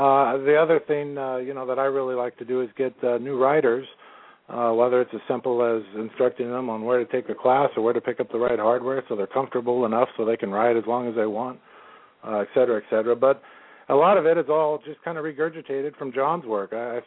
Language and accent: English; Riverside, California, United States; I'm from Riverside here.